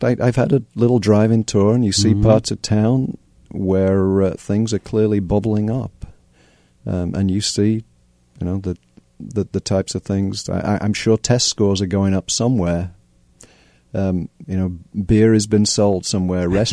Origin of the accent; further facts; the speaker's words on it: Harrogate, Yorkshire and the Humber, United Kingdom; A town called Harrogate in the north of England. It was a Victorian spa town that sits in the moors.